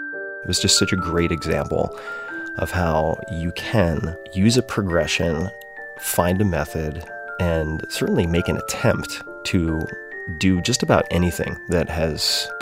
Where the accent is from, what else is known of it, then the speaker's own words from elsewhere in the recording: New York, United States; I grew up on Long Island, right next to the water.